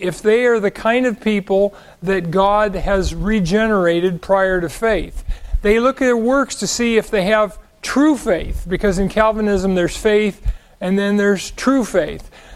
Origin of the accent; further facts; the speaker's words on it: California, United States; I grew up in Southern California in a Pentecostal holiness group.